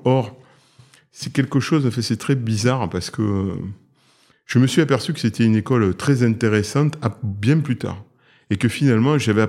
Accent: Cannes, Provence-Alpes-Côte d'Azur, France; je suis originaire de Cannes du Sud-Est

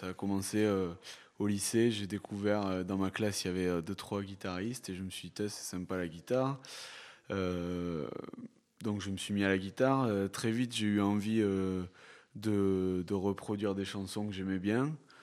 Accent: Toulouse, Occitanie, France; Je suis né à Toulouse et j'ai toujours grandi et vécu à Toulouse.

